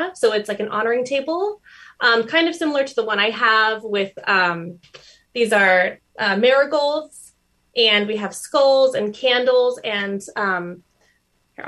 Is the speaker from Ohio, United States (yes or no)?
no; San Diego, California, United States; We actually started in Southern California. I'm from San Diego.